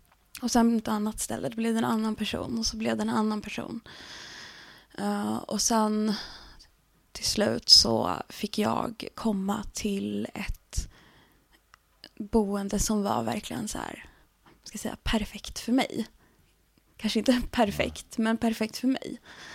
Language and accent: Swedish; Norrland, Sweden; accent: Norrland dialect; Men jag fick inte ha kvar min norrländska dialekt och sådär.